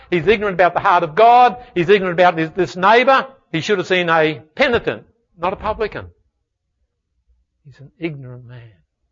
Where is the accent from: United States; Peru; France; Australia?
Australia; I'm an Australian.